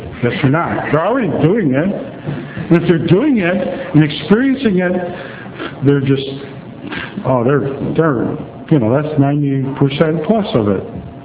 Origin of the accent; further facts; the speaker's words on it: Wisconsin, United States; Phil thought I was kidding when I come from Wisconsin, when I said there's a tavern on every corner up there, and down here there's a church.